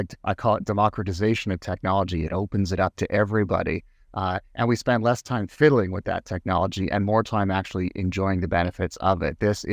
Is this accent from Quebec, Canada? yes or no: yes; Quebec, Canada; I think growing up in Quebec, you know, I'm fluently bilingual